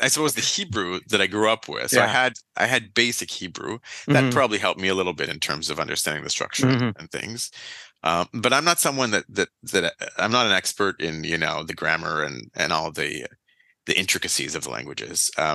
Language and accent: English; Ottawa, Ontario, Canada; And here I was from Ottawa, like maybe a 5-minute drive from the border with Quebec.